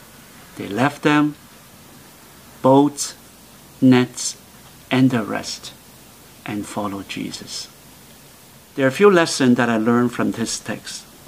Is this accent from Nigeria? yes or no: no; Canada; not because we are Chinese Canadian, not because we are more sophisticated, more intelligent